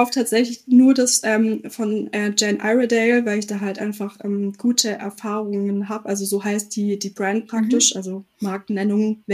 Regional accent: Freiburg im Breisgau, Baden-Württemberg, Germany; Also ich komme aus der Ecke Freiburg im Breisgau, Baden-Württemberg.

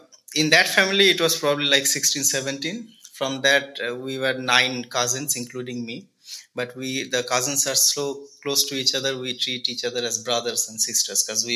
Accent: Kolkata, West Bengal, India; English is a second language; I'm from Kolkata, West Bengal in India.

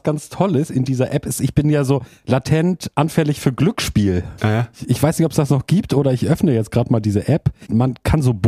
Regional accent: Hamburg, Germany; Ich bin ja im Hamburger Grindelviertel aufgewachsen. Das ist ja so in der Nähe der Universität.

